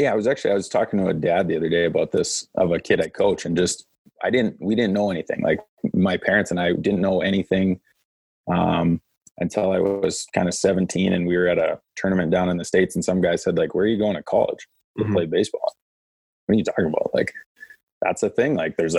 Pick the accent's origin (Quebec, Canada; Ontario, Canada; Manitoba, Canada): Manitoba, Canada; I like that I'm from Manitoba in a smaller place, and you kind of had to work for it.